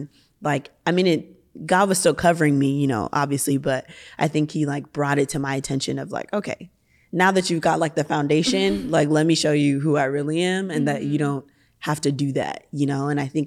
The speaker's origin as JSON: {"language": "English", "country": "Nigeria", "said": "So I'm Nigerian. So I grew up in a Nigerian church."}